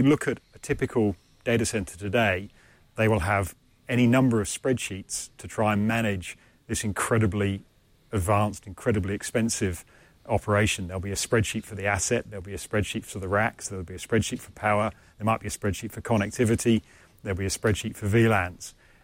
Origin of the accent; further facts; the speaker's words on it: United Kingdom; now in San Luis Obispo, United States; I actually live in San Luis Obispo, which is about 3 hours down the coast, but obviously not from around here originally, from the UK.